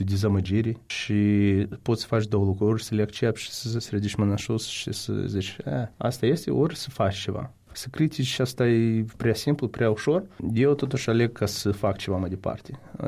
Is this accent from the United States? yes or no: yes; Florida, United States; Eu sunt din Florida, din statul Florida, și atunci se putea de votat numai la Washington, la DC.